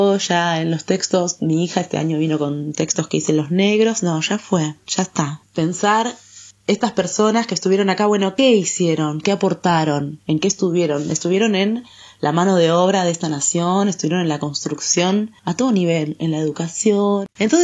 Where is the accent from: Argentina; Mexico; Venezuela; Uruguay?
Argentina; Yo siempre como me preguntan, ¿vos de dónde sos? Yo soy argentina